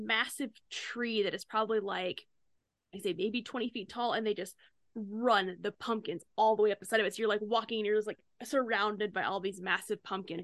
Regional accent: Kansas City, United States; I'm from Kansas City, and so our seasons are tornadoes, Mordor, 2 weeks of niceness, and then sleet.

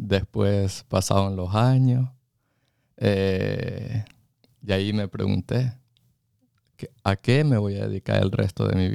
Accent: Honduras; Yo soy hondureño.

